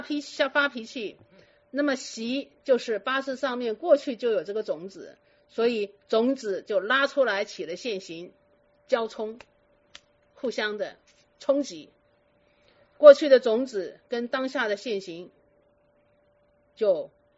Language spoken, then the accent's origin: Chinese; China; 所以肺我们中国人就说它是属于金